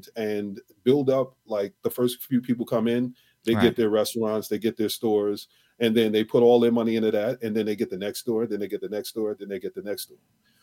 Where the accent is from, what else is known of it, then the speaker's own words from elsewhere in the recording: New York, United States; moved away; I came from New York and then I went to California.